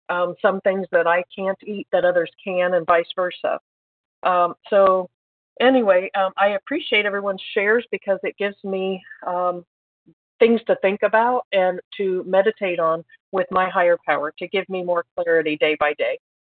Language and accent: English; Indiana, United States; I'm from Indiana.